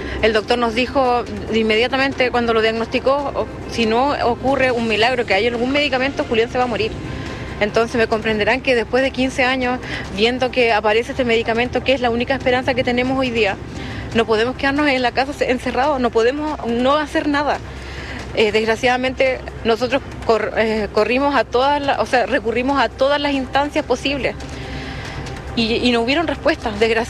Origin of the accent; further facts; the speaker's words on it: Chile; como mamá, como chilena, les pido a todos que nos acompañen